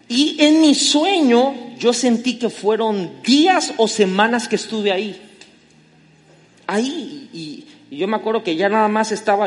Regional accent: Tabasco, Mexico; como buen tabasqueño chismosísimo, me colgaba de la ventana

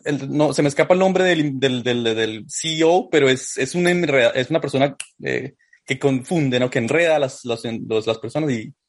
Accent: Colombia; Acuérdate que yo soy colombiano.

